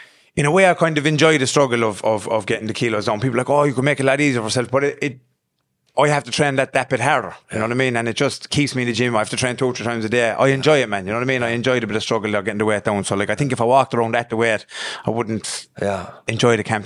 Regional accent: Limerick, Munster, Ireland; from Limerick, the island field. I moved around a lot when I was young. Then I stayed at my nana's in Plaster. I'm from definitely a rougher area in Limerick.

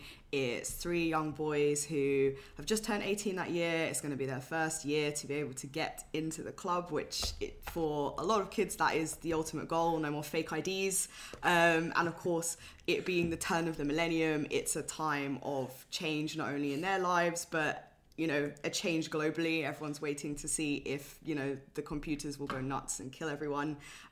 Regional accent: London, United Kingdom; I grew up in London, North London as well.

